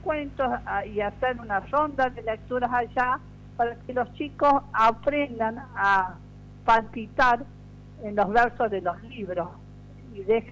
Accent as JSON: {"language": "Spanish", "town": "Río Cuarto", "region": "Córdoba", "country": "Argentina", "tie": "born there", "moved": "as an adult", "lives_now": "Córdoba, Argentina", "said": "yo vivía, siempre he vivido en el Cerro de las Rosas, nací en Río Cuarto, después me casé, me fui a vivir a Córdoba"}